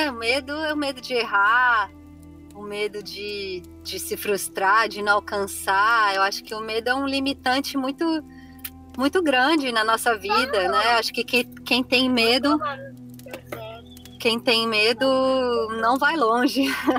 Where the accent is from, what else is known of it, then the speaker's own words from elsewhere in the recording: São Paulo, Brazil; moved away as an adult; eu sou paulista, né, da capital, e aí com 22 anos eu saí de São Paulo